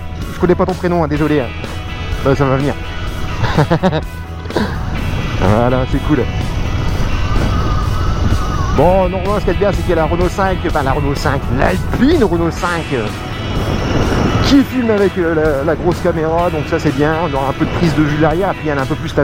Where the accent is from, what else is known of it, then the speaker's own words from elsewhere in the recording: Hauts-de-France, France; Et quand t'es passionné et puis on voit que je viens de Picardie.